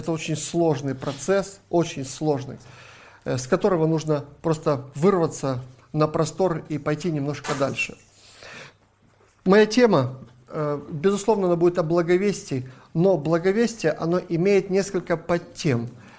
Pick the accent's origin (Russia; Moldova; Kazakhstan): Moldova; Chișinău; Я из Кишинева, с Молдавии. Совершаю служение пасторское в Баптистской церкви.